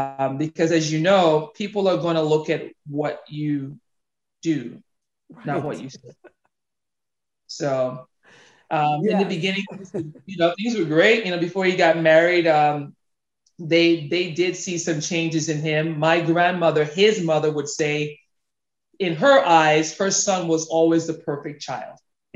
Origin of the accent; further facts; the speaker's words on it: St. Thomas, U.S. Virgin Islands; So I'm from St. Thomas, U.S. Virgin Islands, and growing up, I grew up in a Christian household.